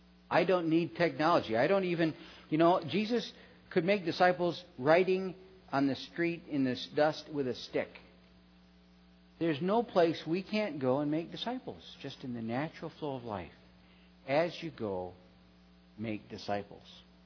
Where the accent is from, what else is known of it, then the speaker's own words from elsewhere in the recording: Wisconsin, United States; I grew up in Wisconsin.